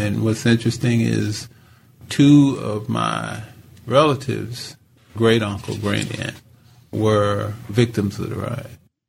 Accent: Tulsa, Oklahoma, United States; also born or lived in Buffalo; moved back to Tulsa in 81, took a job in cable.

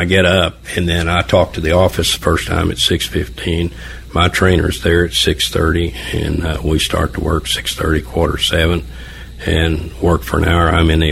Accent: Oklahoma, United States; You know, this is Oklahoma, and I'm from Oklahoma.

